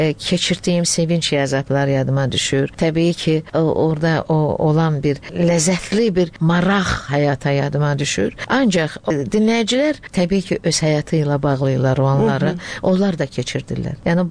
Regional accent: Baku, Azerbaijan; born there; Və mən birinci nəsiləm ki, ana tərəf, ana vətənim Şuşa, ata vətənim Qəbələ olduğu halda birinci ziyalılardanam ki, Bakıda doğulmuşam.

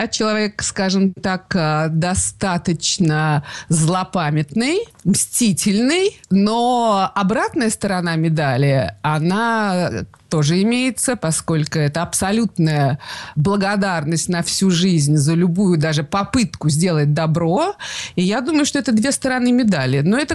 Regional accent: Tashkent, Uzbekistan; moved away as an adult; also born or lived in Saint Petersburg, Russia / Moscow, Russia; Я родилась совсем даже в Ташкенте, в Узбекистане, тогда еще в СССР, и даже там умудрилась школу закончить. Потом училась в Ленинградском университете на истории искусства, потом переехала в Москву, где жила довольно долго

